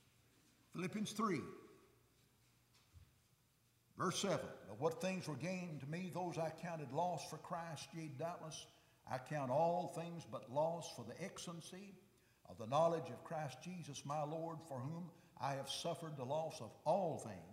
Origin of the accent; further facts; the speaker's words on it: United States; born there; First of all, I love him because I was born in America.